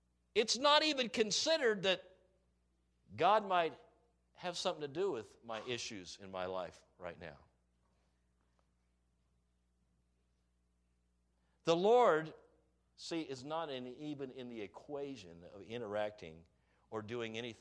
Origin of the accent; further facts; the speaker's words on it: Kansas, United States; And I was raised in Kansas, and those, we like to kill sparrows for fun.